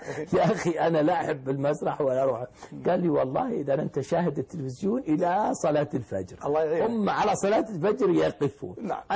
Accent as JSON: {"language": "Arabic", "town": "Riyadh", "region": "Riyadh Province", "country": "Saudi Arabia", "said": "قلت أنا من الرياض"}